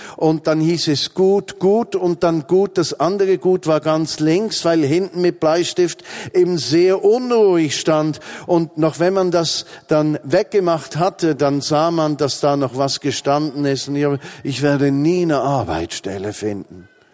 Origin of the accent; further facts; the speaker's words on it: Switzerland; now in Berlin, Germany; Und in Berlin zählt auch mein Dialekt, ja, und mein Schweizersein zählt da viel.